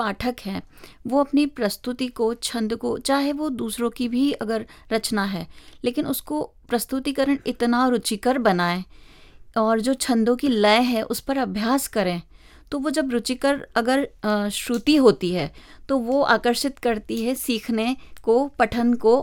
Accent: India; moved away; क्योंकि हम यहाँ जब भारत से आए थे तो हिंदी भाषा की आत्मा को अपने अंदर बसा के लाए थे

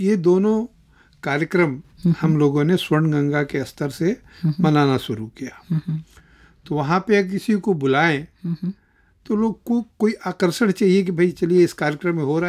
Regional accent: Bihar, India; मैं बिहार से हूँ मूलतः।

